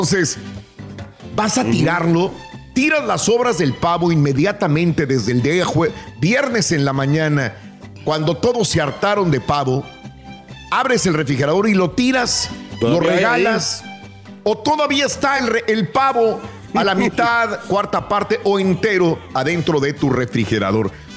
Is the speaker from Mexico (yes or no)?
yes; Mexico; Creo que es lo que todos nos ponemos de acuerdo como mexicanos